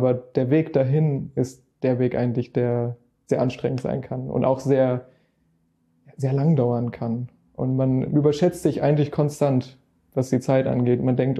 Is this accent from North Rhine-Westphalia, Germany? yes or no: no; Hamburg, Germany; Ich komme aus Eimsbüttel, ja, hier in Hamburg.